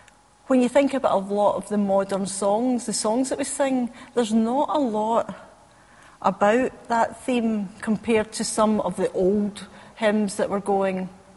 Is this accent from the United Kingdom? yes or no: yes; Scotland, United Kingdom; Now, being Scottish, I appreciate saying it as it is, so I actually can relate to a lot of these prophets.